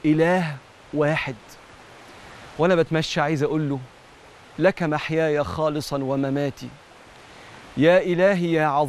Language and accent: Arabic; Egypt; زي جبن القريش اللي بيعملها الفلاحين عندنا في مصر